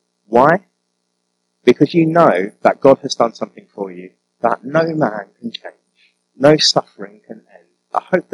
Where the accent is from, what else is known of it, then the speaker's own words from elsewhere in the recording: London, United Kingdom; now in North of England; I've got a bit of a chip on my shoulder for being a Londoner. I have, genuinely, being a Londoner in the north.